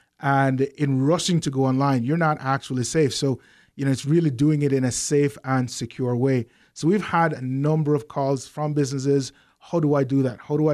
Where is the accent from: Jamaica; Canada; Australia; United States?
Jamaica; Kingston; But yeah, I'm originally from Kingston. I'm an island boy. I walk around in sandals.